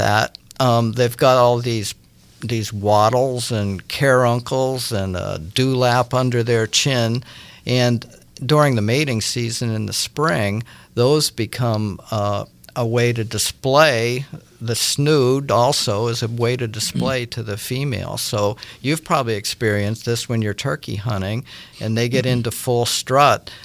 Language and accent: English; Pennsylvania, United States; I grew up in Pennsylvania, where both species are common